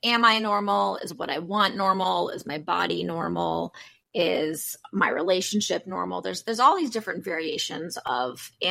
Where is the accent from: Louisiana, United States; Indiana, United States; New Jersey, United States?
Louisiana, United States; I grew up in Louisiana, and there is a fun word.